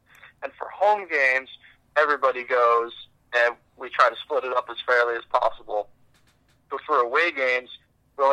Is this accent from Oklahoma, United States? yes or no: no; Indiana, United States; Growing up in Indiana, basketball is huge, and football is not far behind.